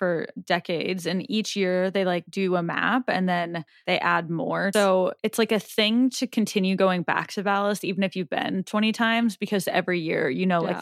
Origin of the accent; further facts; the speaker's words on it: Omaha, Nebraska, United States; And that I was like, yeah, I'm from Omaha.